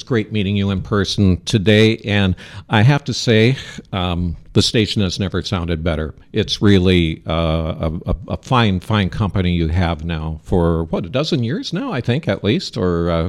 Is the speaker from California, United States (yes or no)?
no; Charles City, Iowa, United States; now in Iowa City, United States; But I was born and raised here in Charles City. I graduated from high school here in 1974. I'm a Comet.